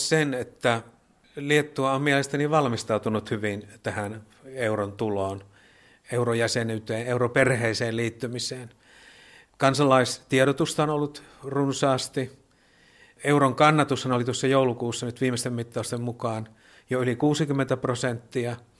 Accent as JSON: {"language": "Finnish", "town": "Joensuu", "region": "North Karelia", "country": "Finland", "lives_now": "Vilnius, Lithuania", "said": "Joo, olen tullut Vilnaan vähän reilu kaksi vuotta sitten elokuun alusta. Itse olen Joensuusta kotoisin"}